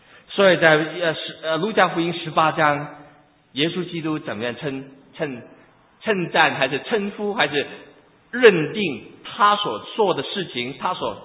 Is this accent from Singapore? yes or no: no; Hong Kong; now in United States; 我从东南亚来美国的时候，其实东南亚很多机会做善事，就是我从香港过来做善事